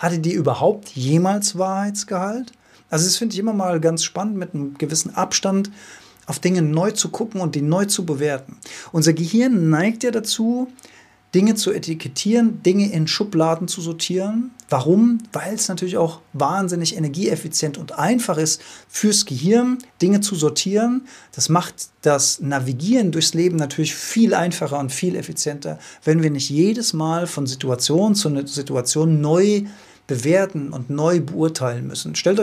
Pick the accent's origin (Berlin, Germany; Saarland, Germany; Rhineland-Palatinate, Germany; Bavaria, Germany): Rhineland-Palatinate, Germany; Wenn ich von meinem Heimatdorf dann in die Stadt gefahren bin. Die Stadt ist in meinem Fall dann Mainz gewesen damals.